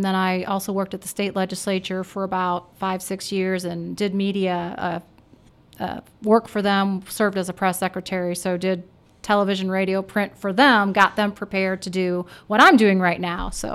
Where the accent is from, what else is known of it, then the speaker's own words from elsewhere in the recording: Fort Wayne, Indiana, United States; now in Carmel, United States; Well, I grew up in Fort Wayne and did Catholic schools and all that. I now live in Carmel, Indiana, go to Our Lady of Mount Carmel.